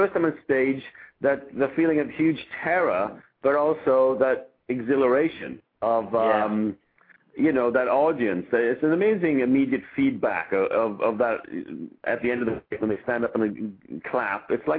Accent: Wales, United Kingdom; I'm from Wales, which is Britain.

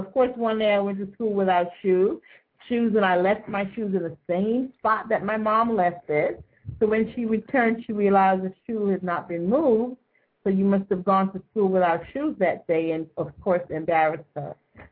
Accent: Kingston, Jamaica; I grew up in Kingston, and I remember the early part, as far back as I can remember

